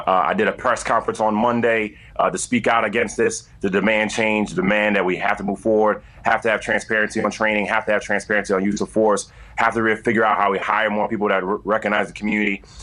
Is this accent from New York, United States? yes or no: yes; Bronx, New York, United States; If they see this is happening to someone that's born and raised in the Bronx